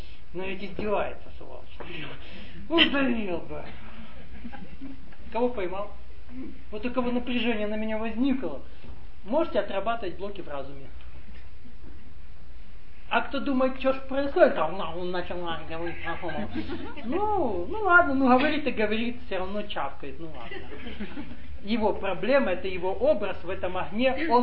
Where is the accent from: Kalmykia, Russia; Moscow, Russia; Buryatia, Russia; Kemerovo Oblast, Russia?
Buryatia, Russia; Ulan-Ude; born there; Просто, вот, если вижу, долго собрался, я говорю, а родился я в Сибири. Смотрят, Улан-Удэ. И кавказская морда стоит.